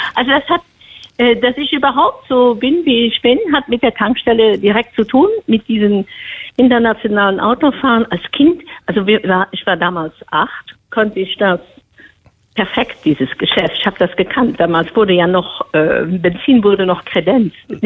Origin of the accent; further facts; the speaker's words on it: Luxembourg; Wir konnten ja als Luxemburger kannten wir ja Deutsch, Französisch und so Englisch ja auch relativ schnell abziehen.